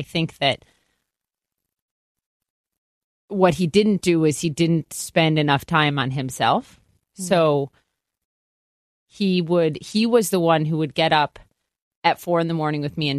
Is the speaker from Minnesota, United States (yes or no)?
yes; Minnesota, United States; Well, first of all, it gave me the best accent ever, which I'm sad every day that I lost a little bit of it because I used to have a really thick don't you know accent.